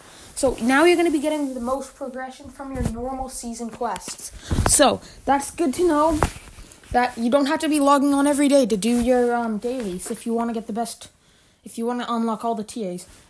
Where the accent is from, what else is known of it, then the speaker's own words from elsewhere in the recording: Canada; and I'm Canadian, so that's like $150.